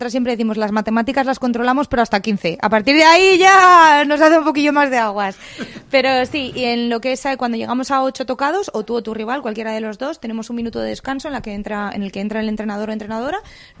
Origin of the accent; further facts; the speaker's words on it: Spain; soy española